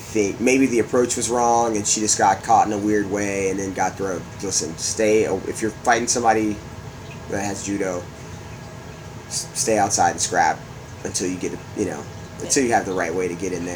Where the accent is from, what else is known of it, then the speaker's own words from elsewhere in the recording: Chicago, Illinois, United States; I, too, am from Chicago.